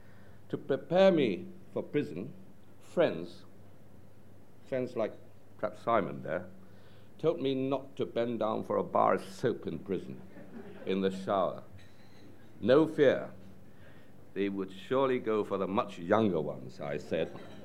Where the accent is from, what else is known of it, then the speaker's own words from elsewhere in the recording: Hong Kong; I grew up in Hong Kong a very, very long time ago.